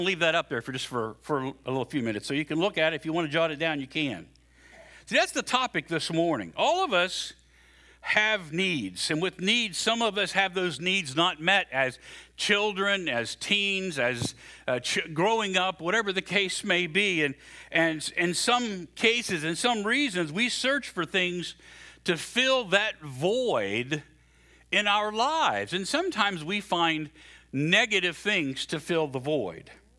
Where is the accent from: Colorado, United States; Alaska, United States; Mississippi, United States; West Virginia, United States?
West Virginia, United States; also born or lived in Southern Illinois; now in Florida, United States; I came from Southern Illinois, originally from West Virginia, and we had, you know, I was a Steeler fan back in West Virginia